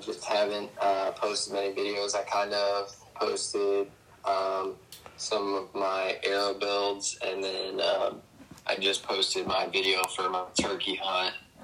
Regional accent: Bangor, Pennsylvania, United States; I was born and raised in Bangor, Pennsylvania. It's probably 2 hours east of Philadelphia.

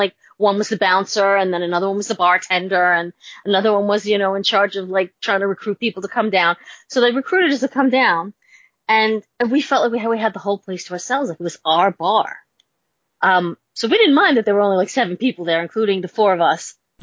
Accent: New York, United States; I grew up in New York, and when I graduated high school, it was legal to drink at 18.

